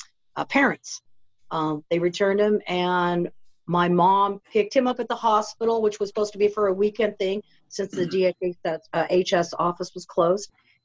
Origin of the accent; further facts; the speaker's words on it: Beaverton, Oregon, United States; Well, I grew up in Beaverton, Oregon. I'm a Native American Indian.